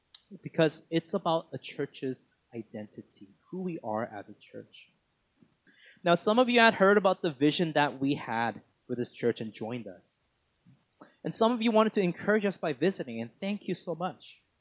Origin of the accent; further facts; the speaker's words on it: Burnaby, British Columbia, Canada; I grew up in Burnaby, went to Burnaby South Secondary, and then I also had friends around here, around Fraser Heights, Guilford area, because my first Korean church was Gwangnim.